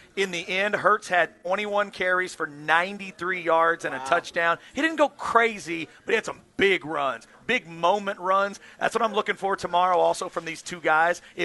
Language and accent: English; Austin, Texas, United States; I'm a kid from Austin that wanted to be the quarterback at Texas.